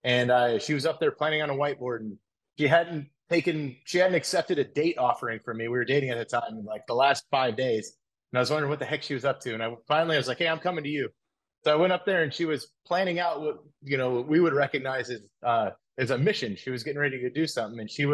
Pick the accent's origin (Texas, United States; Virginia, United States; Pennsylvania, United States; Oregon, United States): Oregon, United States; I'm from Oregon originally. I joined the U.S. Army in 2001.